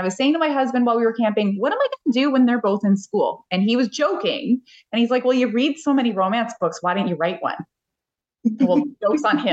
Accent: Canada; So I am a Canadian spicy small town romance author. I live on the west coast of Canada with two crazy dogs

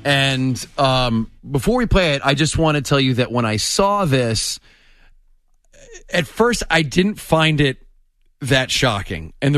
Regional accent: New York, United States; born there; also born or lived in Chicago / Atlanta; I was born in New York and moved around because my dad's job, lived in Chicago a little bit, and ultimately for a while we lived in Atlanta.

